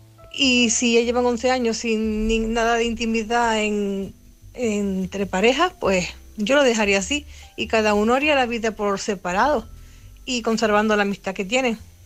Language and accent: Spanish; A Coruña, Galicia, Spain; de Coruña.